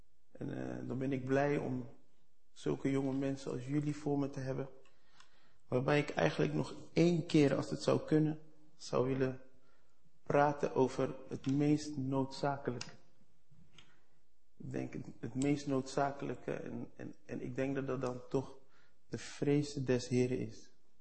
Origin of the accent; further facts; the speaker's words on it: Rotterdam, South Holland, Netherlands; Ik kom uit Rotterdam. Ik ben 43 jaar. Ik ben van Surinaamse afkomst.